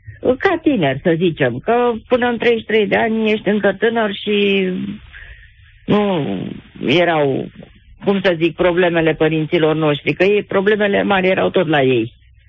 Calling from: Bucharest, Romania; vă sunt din București.

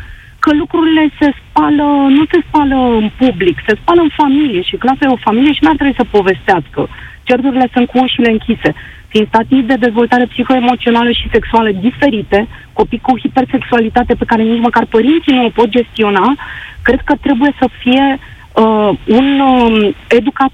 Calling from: Bucharest, Romania; Sunt din București.

